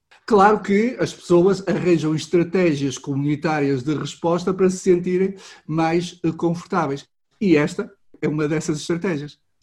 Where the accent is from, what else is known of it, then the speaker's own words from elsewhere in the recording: Portugal; nós somos, como portugueses, temos uma grande capacidade adaptativa